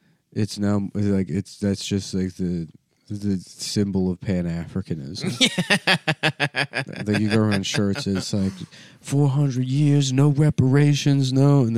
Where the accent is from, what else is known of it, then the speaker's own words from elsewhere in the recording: Philadelphia, Pennsylvania, United States; I'm from Philadelphia.